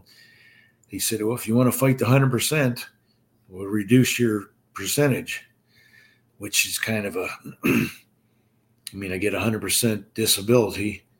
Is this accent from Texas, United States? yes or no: no; Selinsgrove, Pennsylvania, United States; Did a year at Susquehanna University, which is in Selms Grove, my hometown.